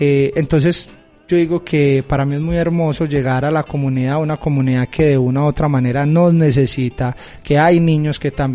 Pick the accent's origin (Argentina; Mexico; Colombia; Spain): Colombia; Medellín, Antioquia; Yo soy del morro de Moravia, yo soy de Moravia, vivo por los sectores de allá